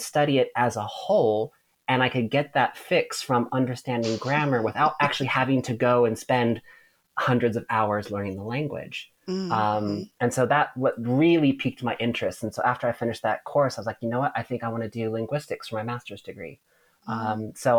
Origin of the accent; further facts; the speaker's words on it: California, United States; also born or lived in Atlanta, Georgia; I'm from California, but I was going to high school out near Atlanta, Georgia.